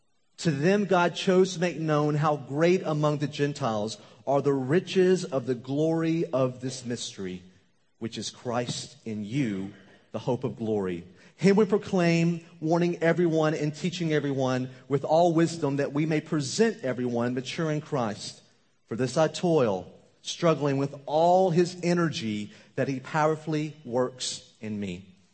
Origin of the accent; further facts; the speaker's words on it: Mississippi, United States; also born or lived in Iran; And so I was born in Iran, came back to the States when I was just a baby, grew up in Mississippi with a bunch of rednecks. I love them. I understand that culture completely.